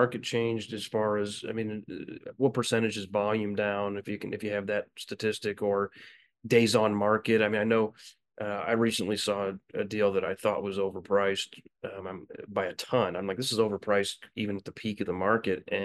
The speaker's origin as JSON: {"language": "English", "town": "Quincy", "region": "Illinois", "country": "United States", "tie": "born or raised there", "said": "you appraised one of my parks in the past in Quincy, Illinois, my hometown."}